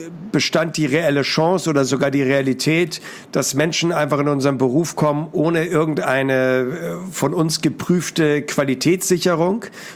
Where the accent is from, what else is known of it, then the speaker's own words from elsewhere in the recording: Hamburg, Germany; bei mir als Hamburger Friseur